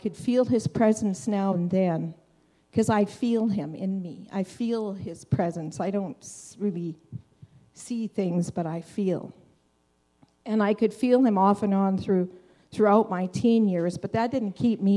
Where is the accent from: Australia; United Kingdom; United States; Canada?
Canada; Regina, Saskatchewan; So I'm just going to give you a little bit of history about who I am and where I come from. We're from Regina.